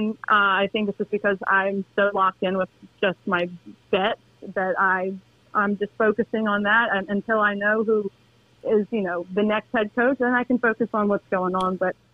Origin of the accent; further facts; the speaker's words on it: Pass Christian, Mississippi, United States; I actually didn't go to high school in Lafayette. I grew up in Past Christian, Mississippi.